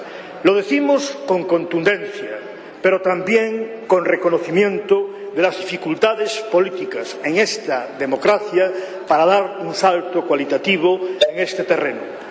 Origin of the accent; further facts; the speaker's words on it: Galicia, Spain; Pero, señorías, yo como gallego, mis antepasados, mis abuelos, no fueron, la mayoría de ellos, a una guerra.